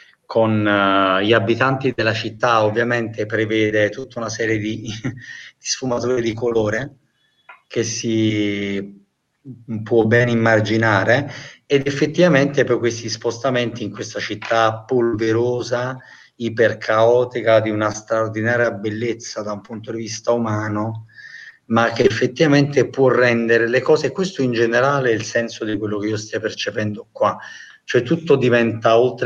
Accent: Naples, Campania, Italy; Non avrò mai più il coraggio di dire da napoletano, assolutamente.

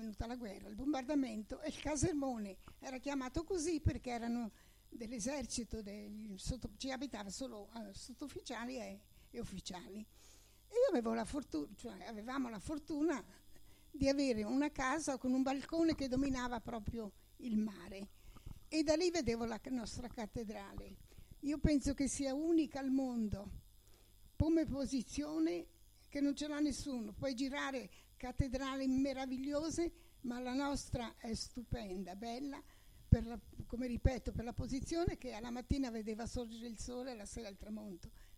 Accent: Ancona, Marche, Italy; io sono nata in Ancona e ho vissuto nel rione Capodimonte.

